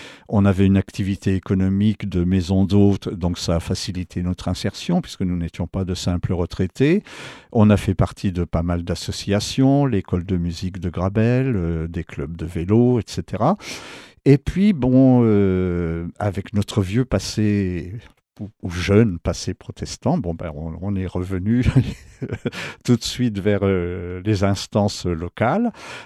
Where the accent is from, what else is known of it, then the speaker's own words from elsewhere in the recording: Reims, Grand Est, France; je suis né à Reims, en Champagne, où j'ai fait mes études secondaires.